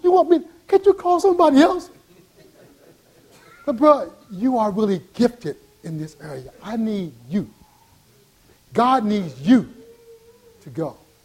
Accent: the South, United States; Now, I grew up in the South. I grew up in the hood.

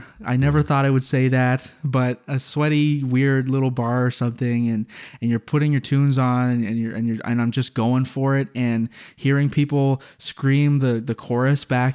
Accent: New Brunswick, Canada; I'm from New Brunswick, and sometimes depending on how far west you are, they go, "What?

